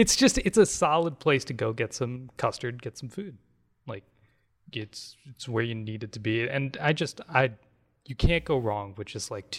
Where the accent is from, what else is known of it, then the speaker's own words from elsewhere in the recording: Port Washington, Wisconsin, United States; See, I'm from, I grew up in Port Washington, Wisconsin, if any of you know where that is.